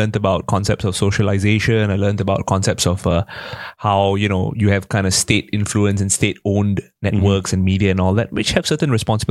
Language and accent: English; Bedok, East Region, Singapore; Like I grew up in Bedok South. I went to a neighborhood school.